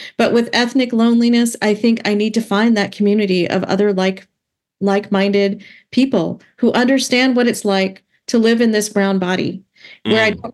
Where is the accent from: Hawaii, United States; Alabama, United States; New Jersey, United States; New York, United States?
Alabama, United States; because I grew up in Alabama